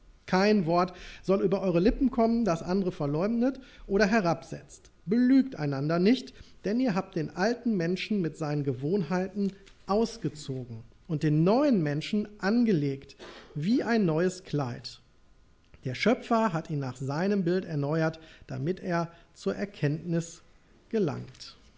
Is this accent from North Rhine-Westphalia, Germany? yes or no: yes; Gelsenkirchen, North Rhine-Westphalia, Germany; ich komme aus Gelsenkirchen, aus der Blumendelle dort.